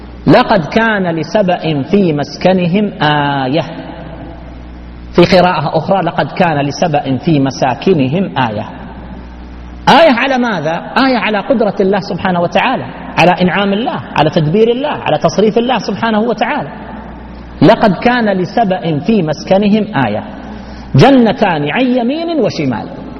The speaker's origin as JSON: {"language": "Arabic", "region": "Al-Qassim", "country": "Saudi Arabia", "said": "أذكر عندنا في القصيم مزارع كثيرة ذهبت المزارع لأن المياه ذهبت"}